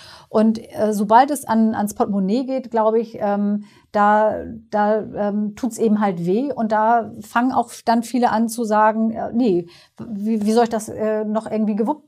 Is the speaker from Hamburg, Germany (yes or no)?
yes; Hamburg, Germany; ich bin in Hamburg zur Schule gegangen, bin in Hamburg aufgewachsen.